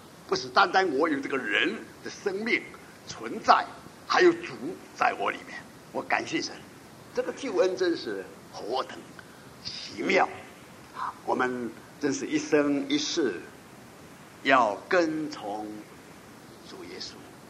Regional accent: Guangdong, China; 我哋广东人时话，你好有心，

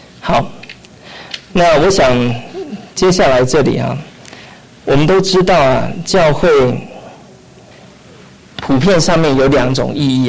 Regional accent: China; 我们特别是从国内来的背景呢，就会有这种感觉。

